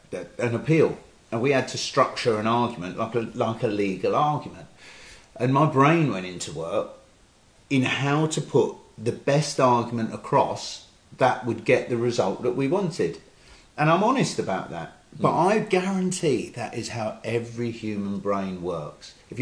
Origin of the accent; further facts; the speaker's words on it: United Kingdom; And every time there is something that we could be proud of as a Brit, it's frowned upon.